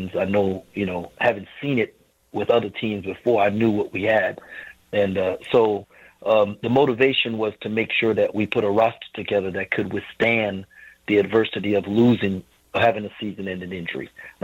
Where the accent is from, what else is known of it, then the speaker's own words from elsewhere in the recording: St. Croix, U.S. Virgin Islands; And so, but I grew up in the Virgin Islands. I grew up in St. Croix.